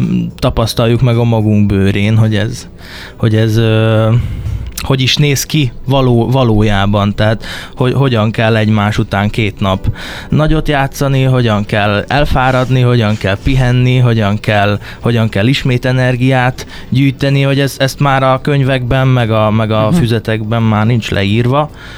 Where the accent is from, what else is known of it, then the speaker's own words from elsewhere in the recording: Győr, Győr-Moson-Sopron, Hungary; Igen, hát én például győri vagyok